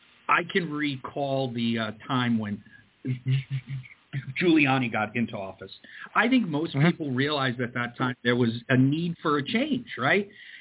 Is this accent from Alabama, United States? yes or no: no; Queens, New York, United States; also born or lived in Fairfield, Connecticut / West Haven, Connecticut; So I'm actually from Ozone Park, Queens. So I was brought up young age in Queens, and then I actually moved off to Fairfield, Connecticut, and then finally to West Haven, Connecticut.